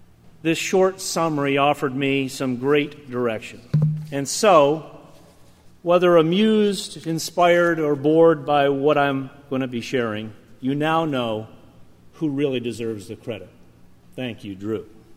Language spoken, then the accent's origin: English; Hudson Falls, New York, United States; Now, I was raised Presbyterian in the First Presbyterian Church of Hudson Falls, New York. I sang in the choir, and my high school choral director was also the choir director at the church.